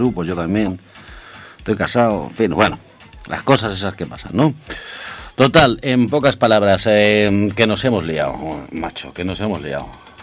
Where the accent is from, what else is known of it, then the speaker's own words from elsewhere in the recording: Cornellà de Llobregat, Catalonia, Spain; yo soy de Cornellá.